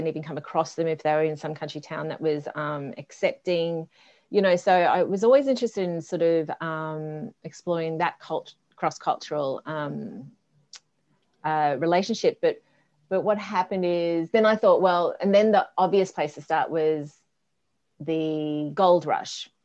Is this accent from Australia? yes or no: yes; Queensland, Australia; I'm from Queensland as well anyway.